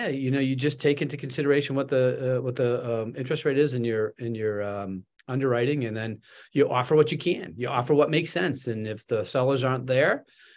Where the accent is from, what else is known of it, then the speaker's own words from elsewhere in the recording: Boston, Massachusetts, United States; I've never really invested up there because I'm from Boston.